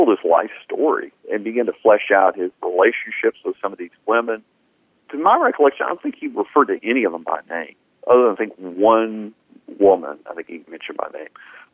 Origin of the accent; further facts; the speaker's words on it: Eunice, Louisiana, United States; He's from my hometown, Eunice, Louisiana.